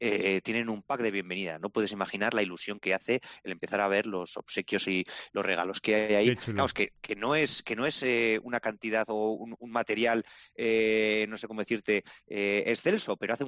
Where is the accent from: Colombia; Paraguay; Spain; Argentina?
Spain; Pamplona, Navarre; Aquí nosotros que somos de Pamplona